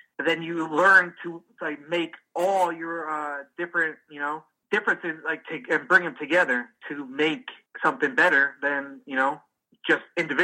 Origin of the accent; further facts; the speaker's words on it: Bloomfield, New Jersey, United States; when I was young, before I moved, I grew up in Bloomfield.